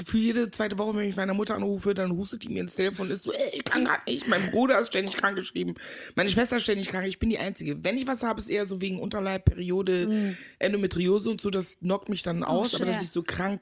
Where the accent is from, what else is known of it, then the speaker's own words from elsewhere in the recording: Meckenheim, North Rhine-Westphalia, Germany; also born or lived in Ghana; Also, ich bin geboren in Ghana, seit meinem 4. Lebensjahr aber in Deutschland. Ich bin in der wunderschönen Stadt Meckenheim bei Bonn groß geworden. So NRW halt, ne, da bin ich groß geworden.